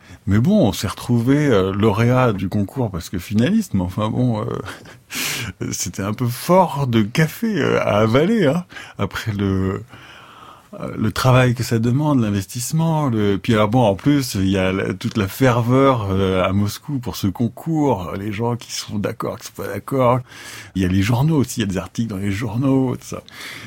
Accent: France; je suis français

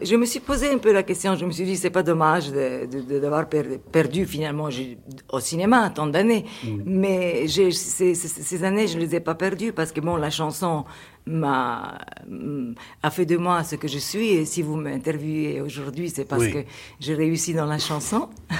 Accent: Cairo, Cairo Governorate, Egypt; moved away as an adult; ce n'est plus l'Égypte de mon enfance, parce que je suis partie du Caire il y a 30 ans, et j'étais quand même adulte. Quand j'ai quitté l'Égypte, j'avais 21 ans.

